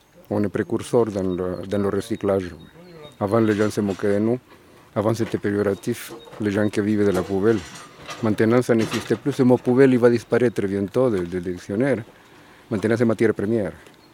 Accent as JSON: {"language": "French", "country": "El Salvador", "second_language": "French", "said": "Je suis originaire de Salvador, dans l'Amérique centrale. Et je ne suis pas immigrant économique. Je suis immigrant politique."}